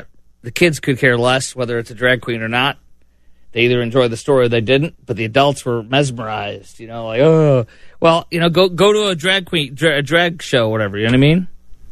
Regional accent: Illinois, United States; as a kid growing up in Illinois

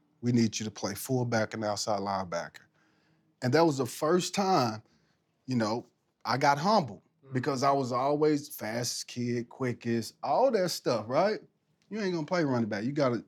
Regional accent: Texas, United States; You know, I grew up in Texas. I was a huge, obviously, Cowboy fan.

